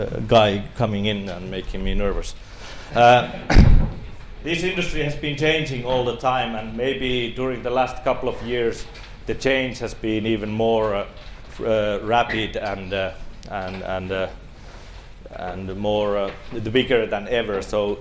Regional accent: Lapland, Finland; English is a second language; I'm originally from Lapland, and I studied in Coventry University business and marketing.

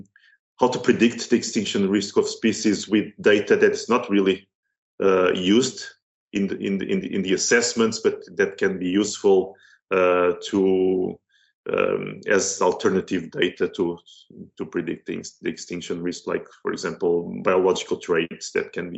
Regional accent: Portugal; now in Helsinki, Finland; I'm originally from Portugal, but I'm working now at the University of Helsinki at the Finnish Museum of Natural History

